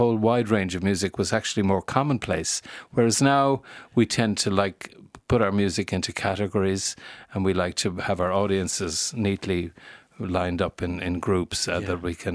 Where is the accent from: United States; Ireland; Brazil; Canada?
Ireland; Limerick, Munster; I loved it growing up in Limerick, I have to say. You know, we grew up in the street next to the McCourts.